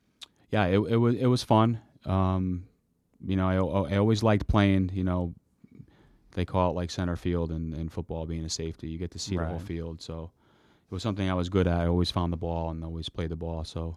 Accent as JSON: {"language": "English", "town": "Derby", "region": "East Midlands", "country": "United Kingdom", "tie": "born or raised there", "said": "And as being a kid and growing up in Derby and coming from my family, it's just that, you know, you kind of know that you have to do good."}